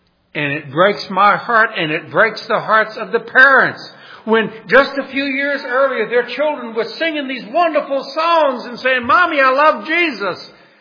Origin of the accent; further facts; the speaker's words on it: New Orleans, Louisiana, United States; Anyway, I grew up in New Orleans, and then I got saved at age 20 and moved away.